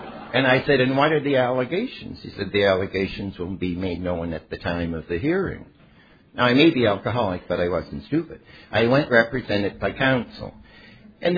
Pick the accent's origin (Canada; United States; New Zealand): Canada; Saint John, New Brunswick; just remember that … from West St. John, and you're a Jew from the east end of Montreal.